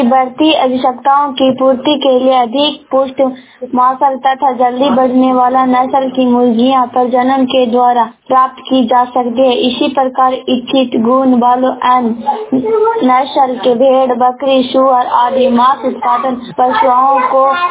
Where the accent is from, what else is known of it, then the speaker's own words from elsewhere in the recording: Kuchra, Bihar, India; कुचरा के रहने वाली हूँ, नालंदा जिला से बोल रही हूँ।